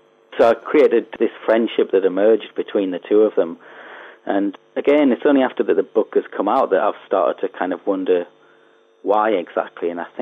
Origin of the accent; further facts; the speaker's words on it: North East England, United Kingdom; And I come from County Durham, not far from where there's lots of ex-pit villages.